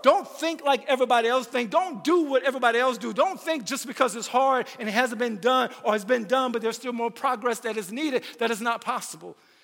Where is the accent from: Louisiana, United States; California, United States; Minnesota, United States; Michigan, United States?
Louisiana, United States; I'm from Louisiana, but I've spent a lot of time here, and I love the people here, and I love this community.